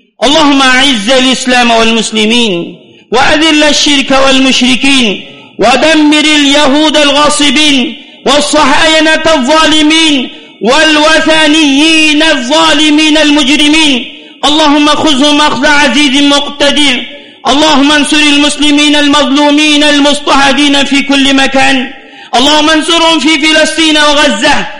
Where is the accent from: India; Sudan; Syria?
India; Arabic is a second language; إن مساحات شاسعة من الأراضي المعروفة باسم الوقف منتشرة في بلادنا الهند